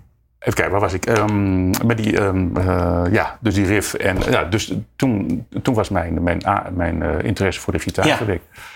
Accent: Assen, Drenthe, Netherlands; moved away as an adult; also born or lived in Groningen; Ja, in 1956.

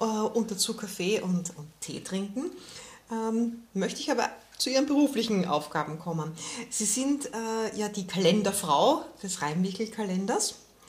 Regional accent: Vienna, Austria; über das ich als Wienerin

